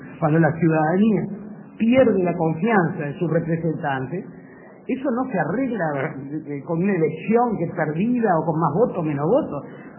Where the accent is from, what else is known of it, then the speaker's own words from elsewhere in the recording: Uruguay; Yo crecí en un Uruguay en donde el policía o el militar, crecí en el Uruguay a partir del 50, digamos, no está tan lejos